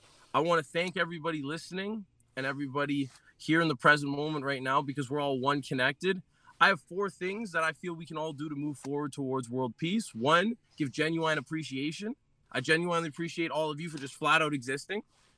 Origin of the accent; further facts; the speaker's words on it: Sudbury, Ontario, Canada; Yeah, I'm from Sudbury.